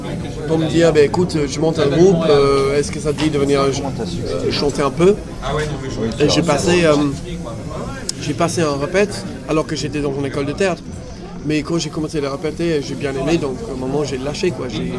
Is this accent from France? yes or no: no; Bristol, South West England, United Kingdom; French is a second language; J'ai une petite village près de Bristol. Et moi, j'ai passé 2 ans quasiment à Londres.